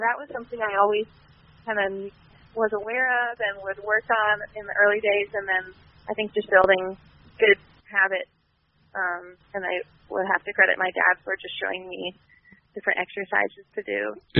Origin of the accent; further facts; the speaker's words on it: Palo Alto, California, United States; Well, I grew up in the Bay Area, in Palo Alto, which is like an hour south of San Francisco